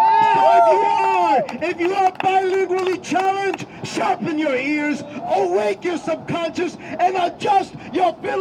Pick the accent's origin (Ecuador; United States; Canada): Ecuador; Because I'm from Ecuador and I'm part Quechua native.